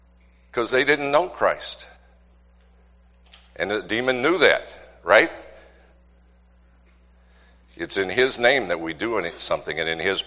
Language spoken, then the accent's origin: English; the South, United States; Now, believe it or not, I'm an old country boy. As a kid, I grew up in the South.